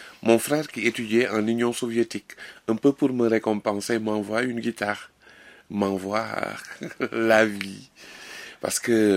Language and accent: French; Dakar, Senegal; born there; Oui, je suis né à Dakar.